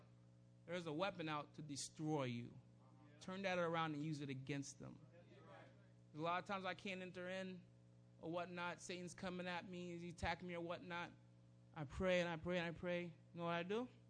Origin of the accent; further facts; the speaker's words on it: Sarasota, Florida, United States; Oh, I'm from Sarasota.